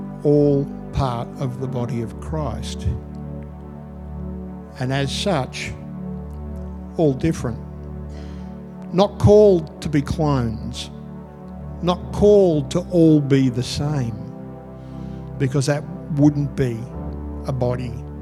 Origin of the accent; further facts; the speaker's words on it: Australia; Though we are many, we are Australian